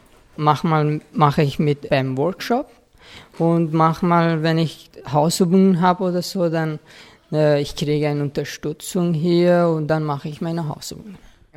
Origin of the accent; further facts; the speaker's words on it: Afghanistan; Ich komme aus Afghanistan. Ich bin 17 Jahre alt, also werde bald 18.